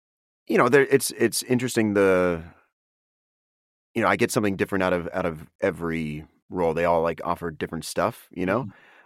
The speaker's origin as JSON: {"language": "English", "region": "California", "country": "United States", "tie": "born or raised there", "said": "I grew up in the Bay Area, so I started working in like San Francisco doing commercials"}